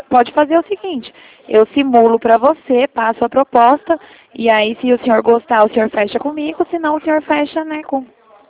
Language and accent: Portuguese; Atibaia, São Paulo, Brazil; Eu sou de Atibaia.